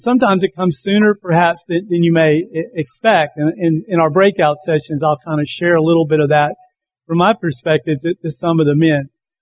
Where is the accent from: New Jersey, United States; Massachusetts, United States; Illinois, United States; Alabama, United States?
Alabama, United States; Birmingham; also born or lived in Tuscaloosa / Cullman; now in Atlanta, United States; I'm an Alabama guy. I was born in the state. I was born in Tuscaloosa. Grew up mostly in Birmingham, though I had two really great years in Cullman.